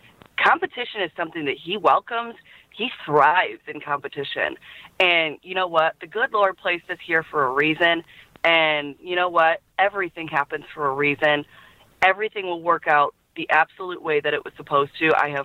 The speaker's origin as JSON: {"language": "English", "region": "Michigan", "country": "United States", "said": "Like I said, I'm from Michigan, and so Michigan State is on there."}